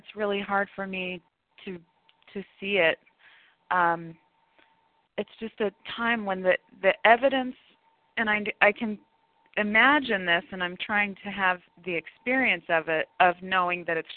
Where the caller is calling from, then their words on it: Washington, United States; I'm calling from Washington State.